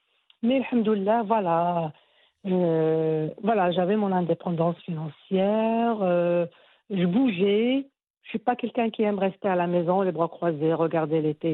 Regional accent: Morocco; moved away as an adult; Même si que je suis née ici au Maroc, hein

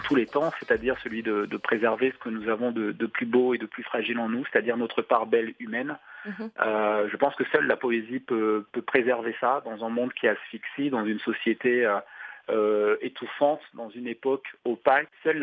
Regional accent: Douala, Littoral, Cameroon; j'ai eu l'impression qu'elle parlait de Douala, ma ville natale, et qu'elle parlait d'habitants de Douala.

